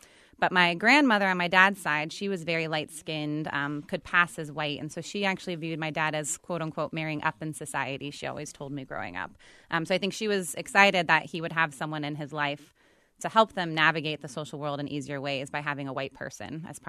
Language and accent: English; Sacramento, California, United States; moved away; Growing up in Sacramento was great. It's ranked as one of the more diverse, more integrated cities in California.